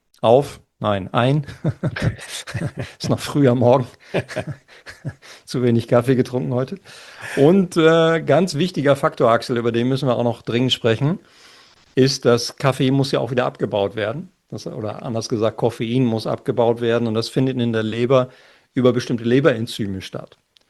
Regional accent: Lower Saxony, Germany; moved away; ich komme ja aus Ostfriesland, da trinkt man gewöhnlicherweise dreimal drei Tassen Tee am Tag. Ja, seitdem ich nicht mehr in Ostfriesland lebe, ist das ein bisschen abhanden gekommen.

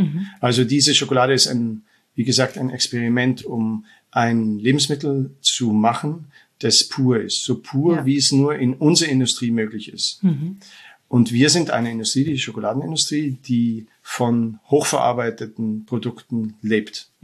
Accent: Munich, Bavaria, Germany; ich bin ursprünglich aus München.

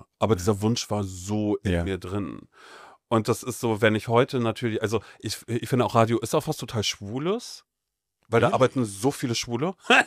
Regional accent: North Rhine-Westphalia, Germany; born there; ich komme ja aus Nordrhein-Westfalen, gebürtig

